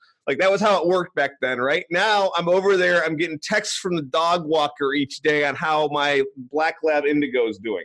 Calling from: Seattle, Washington, United States

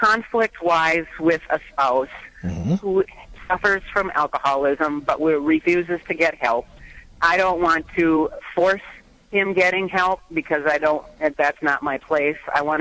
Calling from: Wisconsin, United States; from Wisconsin

